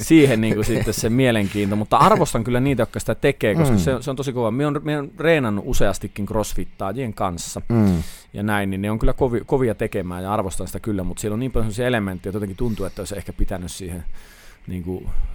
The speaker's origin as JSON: {"language": "Finnish", "region": "Lapland", "country": "Finland", "said": "meillä Lapissa on aina ollut niin"}